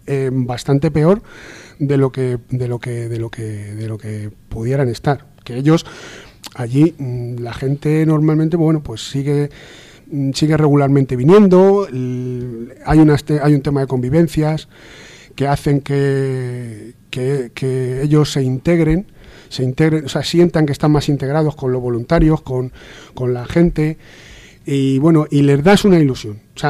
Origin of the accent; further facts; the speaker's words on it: Leganés, Community of Madrid, Spain; yo es que soy de Leganés